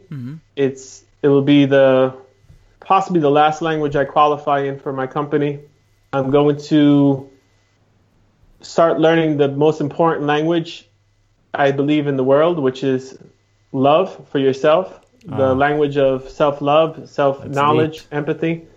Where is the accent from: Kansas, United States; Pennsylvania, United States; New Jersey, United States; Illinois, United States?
New Jersey, United States; Jersey City; I was born and raised in New Jersey, in America.